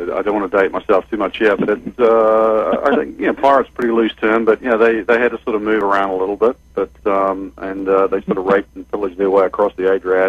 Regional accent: New Zealand; But I know when I was a kid growing up, you didn't used to get a direct flight from Auckland to L.A.

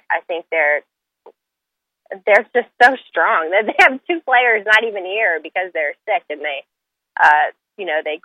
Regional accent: Florida, United States; but I am from Florida. I live in Orlando.

